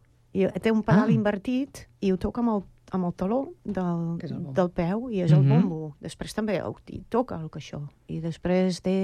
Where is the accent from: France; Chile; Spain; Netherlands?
Netherlands; Catalan is a second language; En el temps he anat aprenent català, també, no? Perquè com a holandesa, pues, el primer va ser 2 anys de castellà i després ja fas el canvi a poc.